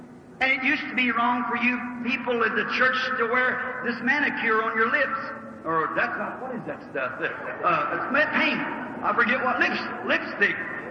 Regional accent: Kentucky, United States; You know, I was raised in Kentucky, as I told you. Mama used to put us up in the loft.

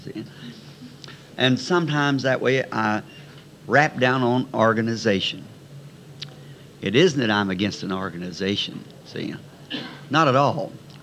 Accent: United States; As an American, I abide by the laws.

